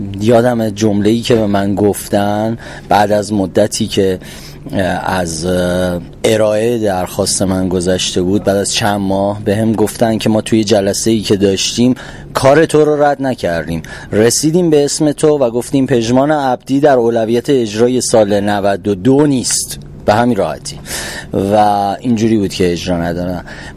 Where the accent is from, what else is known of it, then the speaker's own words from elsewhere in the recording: Iran; جنگ یک مسئلهیه که مال مثلا ما ایرونی ها فقط نیست که حالا 8 سال درگیرش بودیم توی دوران معاصر و خود من کودکیم در اون دوران سپری شده